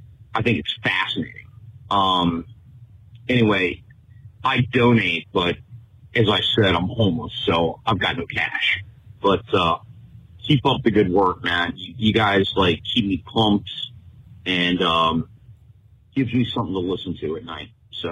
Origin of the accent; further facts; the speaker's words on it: Cincinnati, Ohio, United States; I'm from Cincinnati originally. I'm a homeless person, but I listen to your podcast